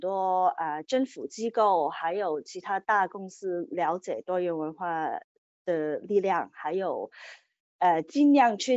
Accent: Australia; first language Cantonese; Chinese is a second language; also born or lived in Hong Kong; 我7岁的时候跟我爸妈从香港移民到澳大利亚，所以我其实在家里是讲广东话的，国语有时候，可能讲得不好。我是在澳大利亚长大的，

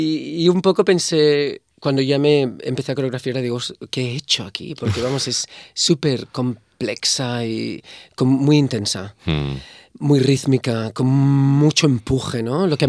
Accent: La Garriga, Catalonia, Spain; now in Australia; yo era ese niño que bailaba de toda la vida y en el pueblo, en La Garriga, todos me conocen y en Barcelona.

